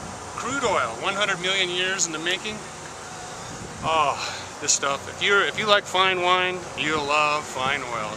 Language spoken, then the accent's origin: English; Seattle, Washington, United States; Seattle, Washington.